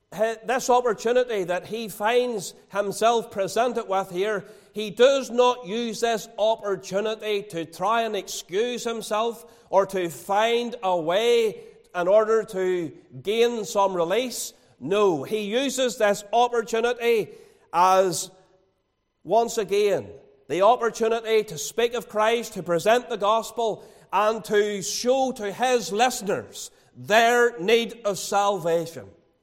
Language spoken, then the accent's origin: English; Ballymena, Northern Ireland, United Kingdom; born there; I was born in 1972 in Ballymena to both my parents